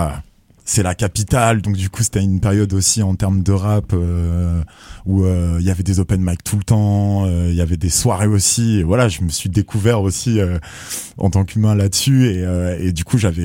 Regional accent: Bordeaux, Nouvelle-Aquitaine, France; now in Rennes, France; Je suis né à Bordeaux, en gros. Je suis originaire vraiment de Bordeaux à la base. C'est là-bas que j'ai commencé à rapper aussi.

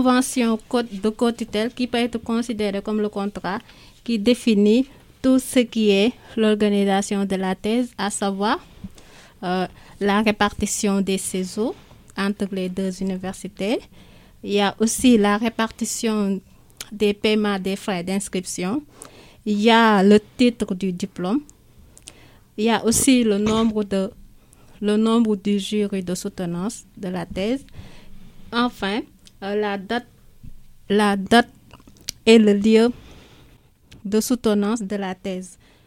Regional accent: Senegal; Je rappelle juste que je suis sénégalaise

